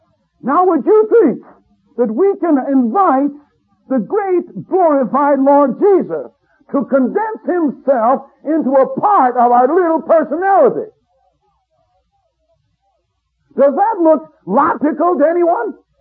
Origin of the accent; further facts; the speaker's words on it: United States; And so I am an American 100% as I travel around and see what's going on around the world.